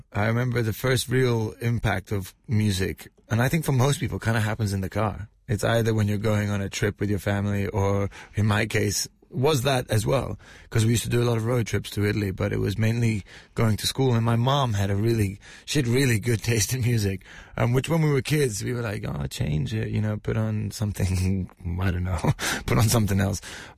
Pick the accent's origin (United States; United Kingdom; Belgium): United Kingdom; London; I was born in London. I was living in Fulham. And I used to go to school about a 20-minute drive from where I lived.